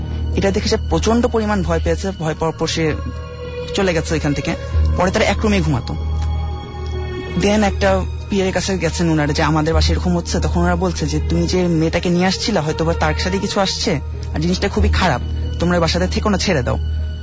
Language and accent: Bangla; Mirpur, Dhaka Division, Bangladesh; আমি মিরপুর থেকে এসেছি।